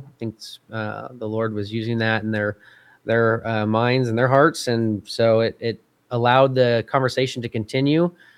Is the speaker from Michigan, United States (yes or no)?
no; Kansas, United States; I grew up in Kansas